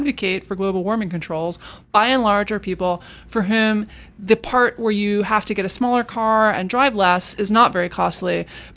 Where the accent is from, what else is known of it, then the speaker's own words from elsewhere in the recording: New York, United States; Well, I grew up in Manhattan, and so even having a car